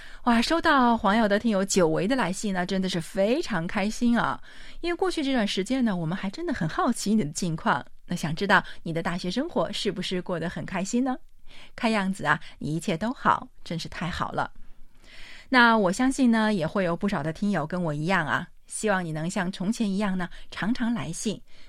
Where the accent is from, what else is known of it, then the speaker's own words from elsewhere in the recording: Tainan, Taiwan; 比赛呢是在我的家乡台南举行的，而且场馆距离我家也不远